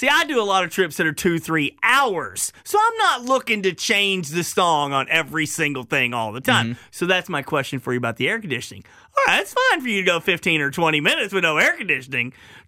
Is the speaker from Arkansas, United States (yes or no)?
yes; Arkansas, United States; I grew up in Arkansas, and when I was your age, I had a car that had no air conditioning for the summer.